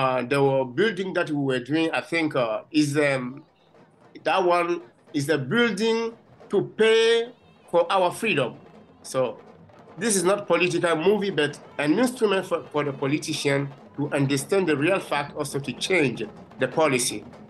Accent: Côte d’Ivoire; English is a second language; I was from Ivory Coast and he was from another country.

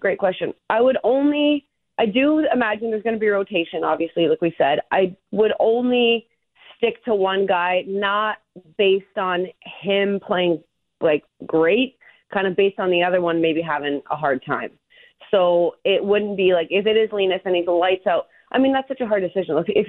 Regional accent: Toronto, Ontario, Canada; I'm originally from Toronto

